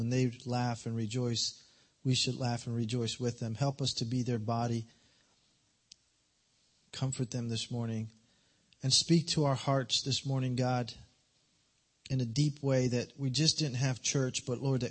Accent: Newark, New Jersey, United States; I grew up in New Jersey, in the projects of Newark, New Jersey.

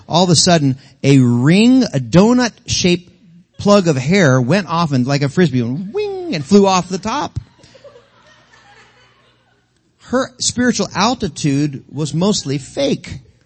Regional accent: Harrisburg, Pennsylvania, United States; I was raised in Assembly of God Church in Harrisburg, Pennsylvania.

